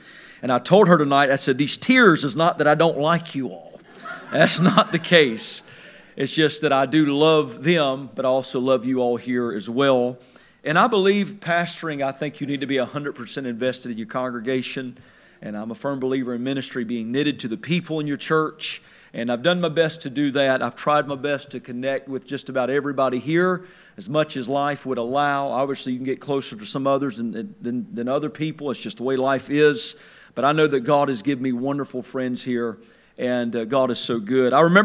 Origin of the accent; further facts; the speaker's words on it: Edenton, North Carolina, United States; Being we're from Edenton, I did not know of a lot of conservative churches, Pentecostal churches.